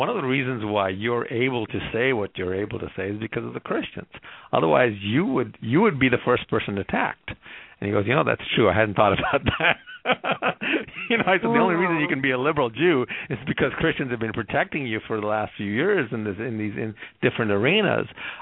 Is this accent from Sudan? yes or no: yes; Sudan; also born or lived in Yemen; because in the countries I grew up in, for your background, I grew up in Sudan and Yemen.